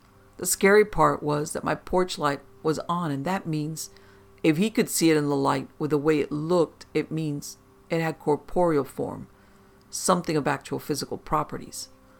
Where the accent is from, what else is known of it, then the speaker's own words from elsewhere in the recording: Missouri, United States; I grew up in Missouri.